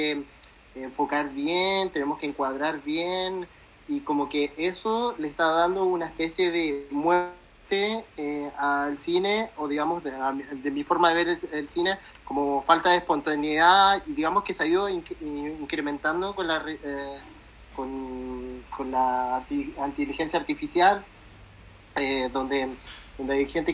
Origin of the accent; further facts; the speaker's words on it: Patagonia, Chile; now in France; vengo de la Patagonia, porque, digamos, vivo en Francia ahora y como que he vivido muchos lugares también, he recorrido mucho Chile también